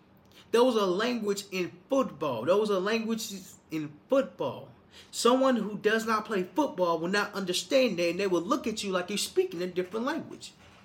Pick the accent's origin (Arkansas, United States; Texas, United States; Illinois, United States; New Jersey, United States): Arkansas, United States; Little Rock; I remember standing in this house when I was raised in Little Rock, Arkansas, by a single mom raising three boys by herself.